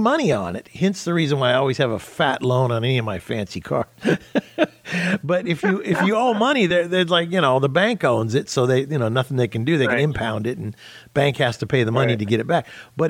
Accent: Ventura, California, United States; I grew up in Ventura, California, and I used to drive to L.A. to the Peterson Automotive Museum

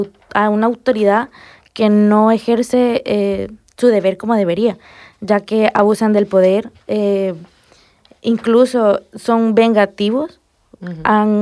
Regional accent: San Salvador, El Salvador; now in Spain; soy de El Salvador, de la capital de San Salvador, Tengo 21 años y pues me tocó venirme para acá, para España

